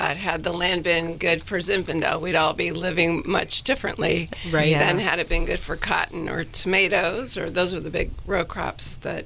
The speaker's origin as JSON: {"language": "English", "town": "San Joaquin Valley", "region": "California", "country": "United States", "tie": "born or raised there", "said": "No, I was raised in the San Joaquin Valley."}